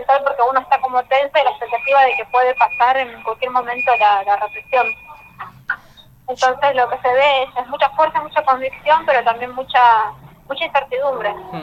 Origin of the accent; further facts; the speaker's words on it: Jujuy, Argentina; Si bien tengo familiares allá y soy de Jujuy